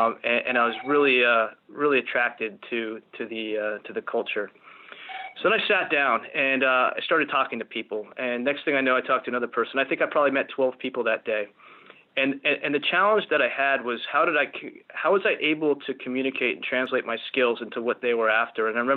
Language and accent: English; New Jersey, United States; now in New York, United States; Over the years growing up, I grew up in New Jersey and was always attracted to the financial services industry and the excitement of Wall Street.